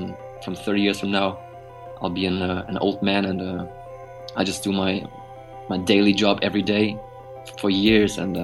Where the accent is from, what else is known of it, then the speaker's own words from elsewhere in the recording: North Rhine-Westphalia, Germany; English is a second language; big cities are Dortmund and Düsseldorf, which some of you might know. So, but I don't think that my hometown is actually quite known in the world.